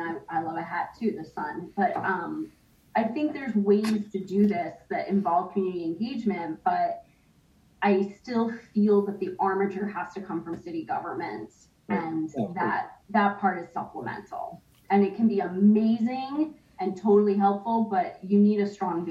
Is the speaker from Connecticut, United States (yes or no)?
yes; Connecticut, United States; I'm from Connecticut, and so the garden party club scene in Connecticut is a really big deal. Like, I'm from Litchfield County